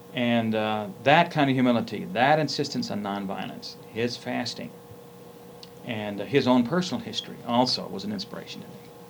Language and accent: English; New England, United States; I was born and raised in New England, son of a minister, grandson of a minister